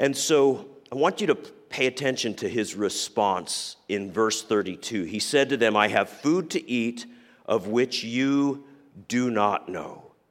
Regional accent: New Mexico, United States; I grew up in New Mexico. And so there's a lot of Hispanic people, and there's a lot of non-Hispanic people, and you've got prejudice, you know?

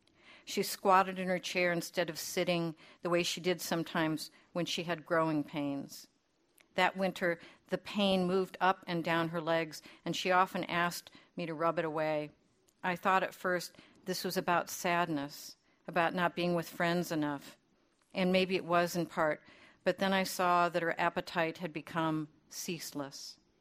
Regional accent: Midwest, United States; Of course, I come from the Midwest

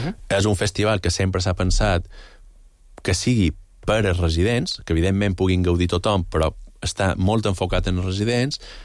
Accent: Balearic Islands, Spain; Jo estiuetjat i he anat tots els caps de setmanes de quan era menut a Can Picafort. És a dir, que me sent de Can Picafort en gran part, perquè com la major part de mallorquins

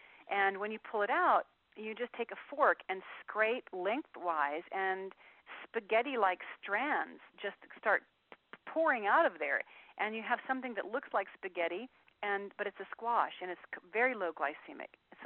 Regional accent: Texas, United States; I'm a Texan, so I like a lot of cumin.

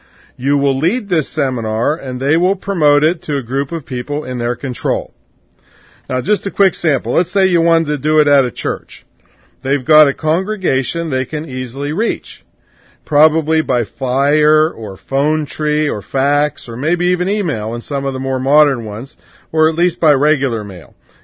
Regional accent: Claysville, Pennsylvania, United States; So that's my hometown, and we live in the suburbs, so we're really out in the sticks.

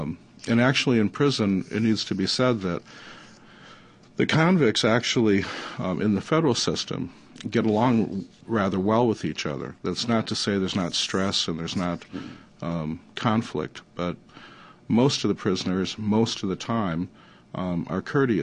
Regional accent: Wisconsin, United States; Because I was from Wisconsin, I was a Yankee.

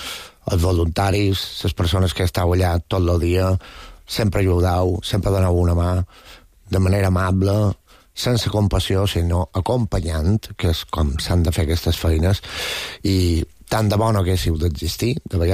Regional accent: Palma, Balearic Islands, Spain; jo som de Palma, jo som Llonguet

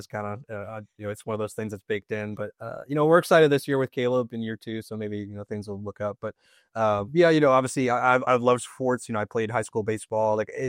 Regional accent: Illinois, United States; now in Ruston, United States; And I'm not originally from Louisiana. I'm actually from Illinois. And I went to college at Iowa State University.

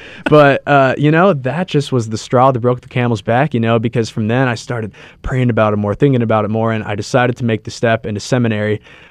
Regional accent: Des Moines, Iowa, United States; So I'm from Des Moines, Iowa. That's right, just an Iowa boy. I have seven siblings.

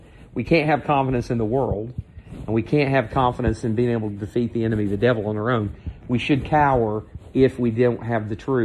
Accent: Tennessee, United States; I'm from East Texas. Well, I'm from East Tennessee, but I'm trying to figure it out.

